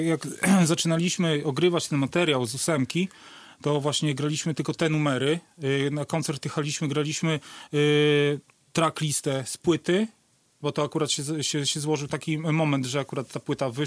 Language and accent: Polish; Sejny, Podlaskie Voivodeship, Poland; Jestem z Sejn.